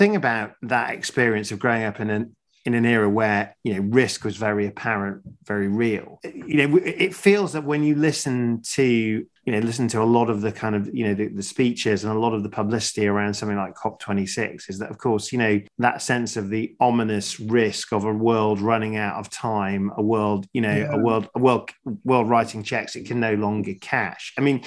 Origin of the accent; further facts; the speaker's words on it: Sheffield, Yorkshire and the Humber, United Kingdom; I spent my teens in the 80s. I grew up in Sheffield.